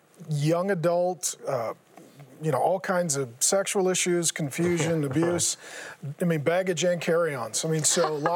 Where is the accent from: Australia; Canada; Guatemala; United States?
United States; Seattle, Washington; Yeah, so I grew up in Seattle. My dad was a union drywaller, oldest of five kids, didn't know Jesus.